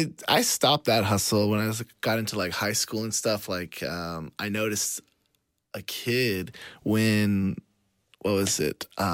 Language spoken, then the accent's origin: English; Garland, Texas, United States; Yeah, exactly, from Iran. I grew up in Garland, Texas. I was always very, like, ambitious and, like, business-driven.